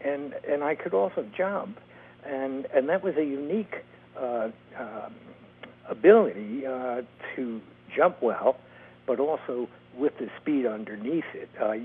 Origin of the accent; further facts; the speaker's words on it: Queens, New York, United States; I grew up in Queens. I was a guy who was chased, and I used to chase other people. That's how we used to do things on the streets of Queens.